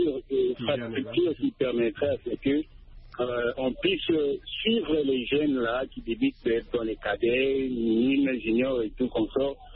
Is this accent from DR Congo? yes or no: yes; DR Congo; chez nous en Afrique, particulièrement en RDC aussi